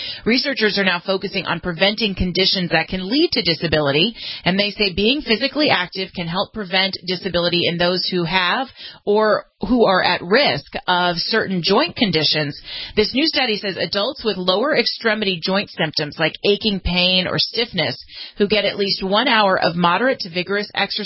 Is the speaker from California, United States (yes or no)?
yes; California, United States; I always love to tell you guys stories from my home state of California.